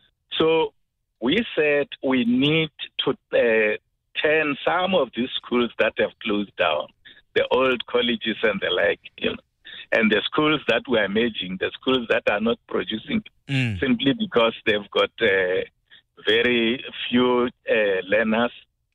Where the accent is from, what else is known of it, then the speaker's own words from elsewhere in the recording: Mutatem, Limpopo, South Africa; Look, it's not long that I was in that area. I'm from Mutatem, you know. Mutatem is 5 minutes drive to Tafelkop.